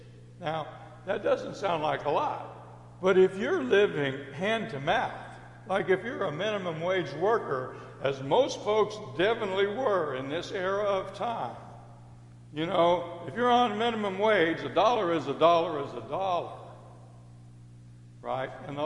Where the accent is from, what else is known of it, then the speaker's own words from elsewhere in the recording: San Antonio, Texas, United States; Certainly, kind of like, you know, growing up in San Antonio, all the local folks, we stayed away from downtown San Antonio during Fiesta Week.